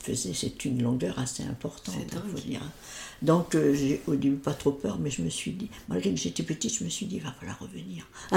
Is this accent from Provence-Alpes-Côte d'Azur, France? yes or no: no; Pays de la Loire, France; born there; Alors, je suis née dans la Sarthe, sur une route qui monte.